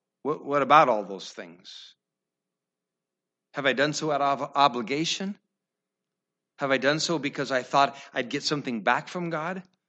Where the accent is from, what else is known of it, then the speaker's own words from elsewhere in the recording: Iowa, United States; Now, I don't know if you've ever seen a barn fire. I'm from Iowa. I've seen one.